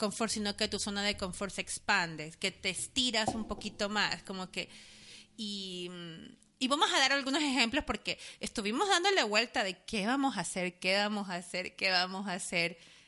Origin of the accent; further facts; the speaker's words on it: Ecuador; nosotros que somos de Latinoamérica, específicamente Ecuador, yo